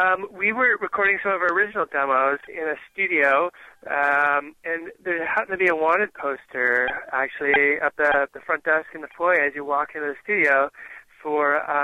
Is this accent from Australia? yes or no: no; Canada; I'm a Canadian boy. My Thanksgiving was like at least 3 weeks ago, 6 weeks ago.